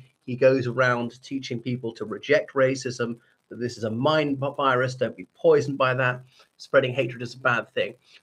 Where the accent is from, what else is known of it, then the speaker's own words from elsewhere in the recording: Ireland; from Ireland.